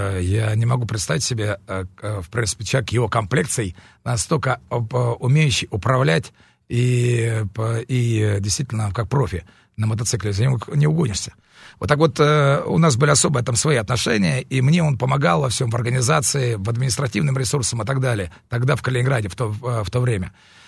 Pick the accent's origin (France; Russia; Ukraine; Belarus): Ukraine; Sevastopol; я родился на Украине и детство провел в Севастополе.